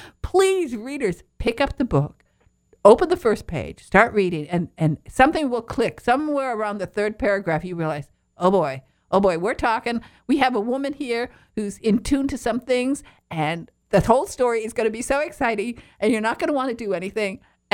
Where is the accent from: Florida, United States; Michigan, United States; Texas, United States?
Michigan, United States; I'm from Michigan, and we have this stereotype about people from Alabama.